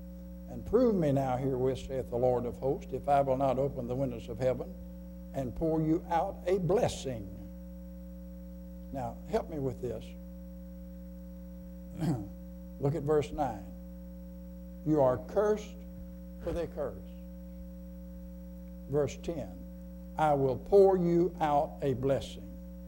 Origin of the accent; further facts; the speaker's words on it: Arkansas, United States; born there; Some things, being from Arkansas, have I ever told you I was born in Arkansas?